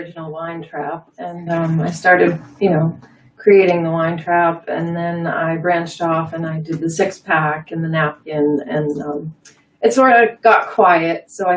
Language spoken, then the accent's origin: English; Gloucester, Massachusetts, United States; I'm born and raised in Gloucester and in a big fishing family.